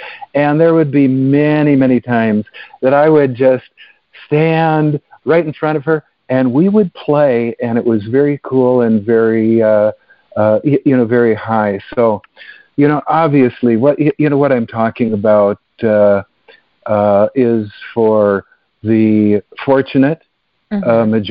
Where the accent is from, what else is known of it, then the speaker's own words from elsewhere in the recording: Canada; I'm a Canadian citizen